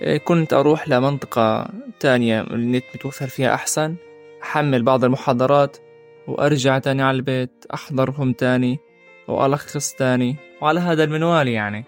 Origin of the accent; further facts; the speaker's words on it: Gaza, Gaza Strip, Palestine; لكن أنا كطالب فلسطيني غزي أنا مؤمن بثقافة الشعب الفلسطيني